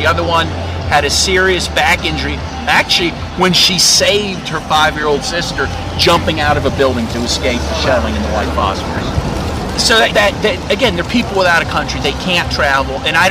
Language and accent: English; United States; And again, even me as an American, I would need special permission to visit there.